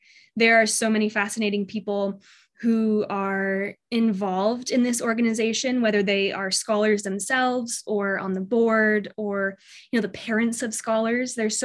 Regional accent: Maine, United States; anytime I'm, you know, in a party or in a meeting and it comes out that I am from Maine, that's always such a connector.

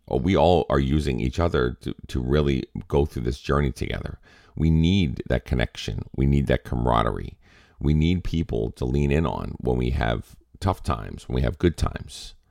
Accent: Massachusetts, United States; I'm from Massachusetts. So we've got a little bit of an edge to us in Massachusetts.

